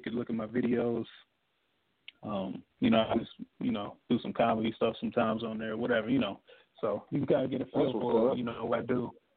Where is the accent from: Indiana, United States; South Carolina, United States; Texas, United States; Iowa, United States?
Iowa, United States; I'm from Iowa.